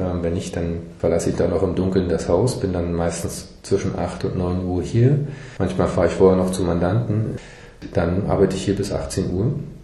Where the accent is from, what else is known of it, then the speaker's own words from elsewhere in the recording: Luckenwalde, Brandenburg, Germany; born there; ich bin hier in Luckenwalde geboren, bin seit 12 Jahren zugelassener Rechtsanwalt, habe hier ein Büro in Luckenwalde und eins in Potsdam.